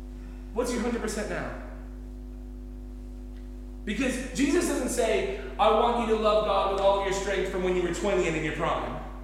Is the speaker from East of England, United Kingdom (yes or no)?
yes; Cambridge, East of England, United Kingdom; born there; I am British. I'm going to start by saying I am Cambridge born, so I hold the British passport. I didn't grow up here, as you can probably imagine.